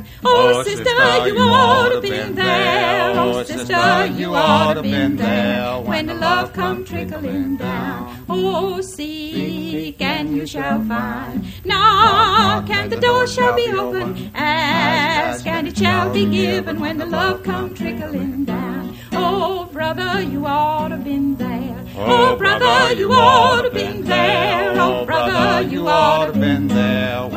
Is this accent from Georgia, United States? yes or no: yes; Columbus, Georgia, United States; Columbus, Georgia, my hometown, the place where I grew up.